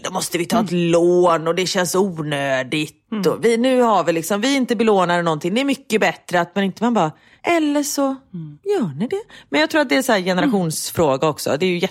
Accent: Gothenburg, Västra Götaland County, Sweden; Både du och jag är ju göteborgare.

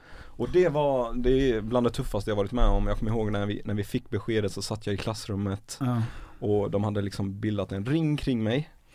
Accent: Iraq; now in Sweden; Och han är ju från Irak, jag är från Irak.

